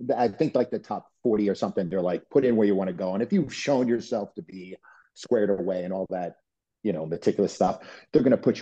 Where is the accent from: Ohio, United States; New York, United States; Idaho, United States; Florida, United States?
New York, United States; Wappingers Falls; So I ended up coming right back to where I'm born and raised in Wapinders Falls, New York.